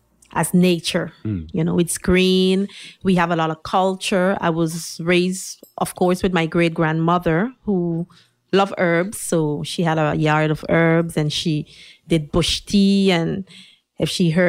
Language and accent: English; St. Martin; I am a born St. Martiner, raised in Colombia, that's on the French side of the island.